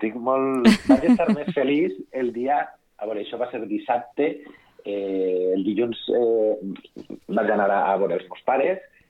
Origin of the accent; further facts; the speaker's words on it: Vila-real, Valencian Community, Spain; Sí que és veritat que jo soc de Vila-real